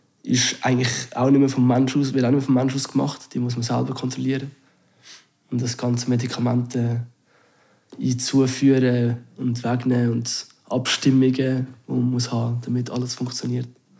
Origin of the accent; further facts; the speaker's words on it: Einsiedeln, Schwyz, Switzerland; now in Basel, Switzerland; Von Schweiz. Einsiedeln, genau.